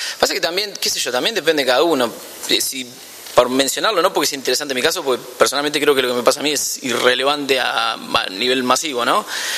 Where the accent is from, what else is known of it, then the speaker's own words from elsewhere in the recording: Buenos Aires, Argentina; Se ve que como porteño descreí de eso